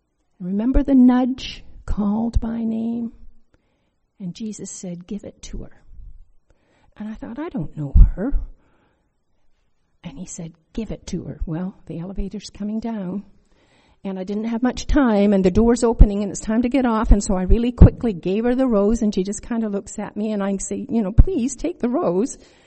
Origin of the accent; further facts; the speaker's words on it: Scotland, United Kingdom; I'm also wearing tartan because I'm Scottish. I'm a Scottish royal daughter of the king.